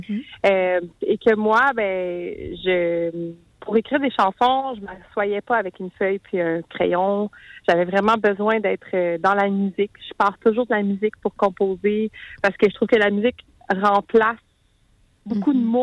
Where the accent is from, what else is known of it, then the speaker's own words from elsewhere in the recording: Sherbrooke, Quebec, Canada; je reviens à Sherbrooke, ma ville natale